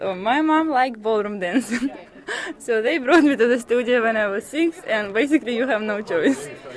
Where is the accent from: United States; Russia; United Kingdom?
Russia; I'm from Russia, and in Russia, it's not the kids decide what they want to do, it's parents decide.